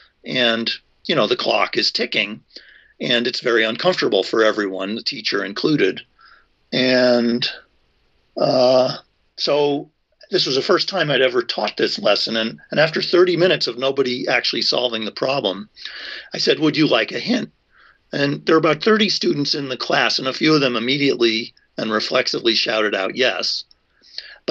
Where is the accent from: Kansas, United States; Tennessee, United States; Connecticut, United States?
Connecticut, United States; Torrington; Oh, well, I'm from a town in Connecticut called Torrington. It's in the northwestern part of Connecticut. It's a factory town of about 30,000 people. My dad owned a shoe store there.